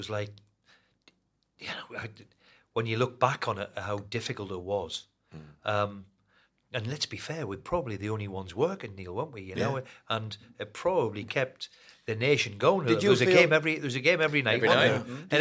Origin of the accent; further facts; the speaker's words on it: Newcastle, North East England, United Kingdom; I'm from there, you know, and I'm a Geordie at the end of the day, and I'm pleased.